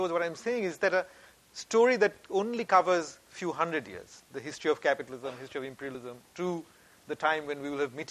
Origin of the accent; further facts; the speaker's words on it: India; Growing up in India, we had a text that we had to read